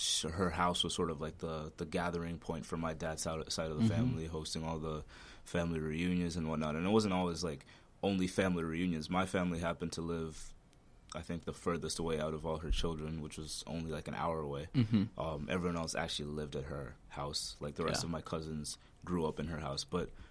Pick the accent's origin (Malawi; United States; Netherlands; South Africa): Malawi; I was just set up, and a lot of people growing up in Malawi were sort of just set up to think in a more communal point of view.